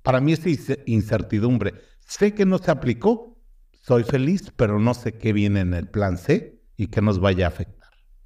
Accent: Mexico; Como mexicano también quiero que toda la gente vote

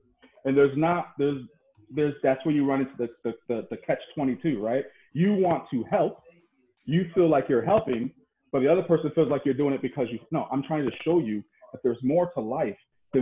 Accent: Syracuse, New York, United States; when I say I come from Syracuse, that's the country

